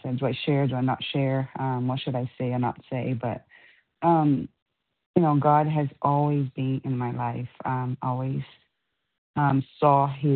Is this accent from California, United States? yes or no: yes; California, United States; I'm from California, compulsive operator.